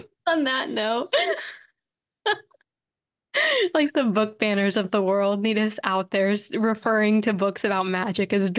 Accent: Texas, United States; I know I'm such a Texan because in my head

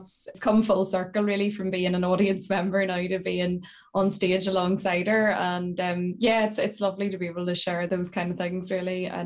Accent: Pomeroy, Northern Ireland, United Kingdom; accent: a bit of a mix, a lot of Tyrone; now in Belfast, United Kingdom; There's definitely a lot of Tyrone in there, as you'd expect, being a Pomeroy native from the small village of Pomeroy.

